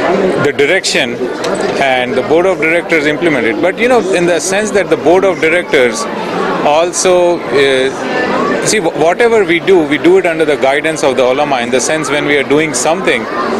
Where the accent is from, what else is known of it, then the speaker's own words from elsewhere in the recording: New Jersey, United States; I'm from New Jersey.